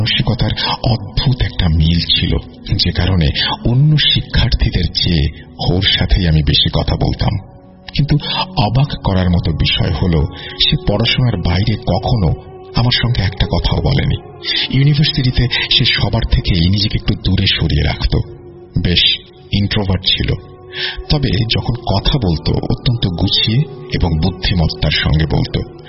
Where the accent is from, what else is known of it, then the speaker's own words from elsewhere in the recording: Chittagong, Chittagong Division, Bangladesh; আমি মূলত চট্টগ্রামের বাসিন্দা। আমার প্রাতিষ্ঠানিক পড়াশোনা এবং বেড়ে ওঠা দুটোই সেখানে।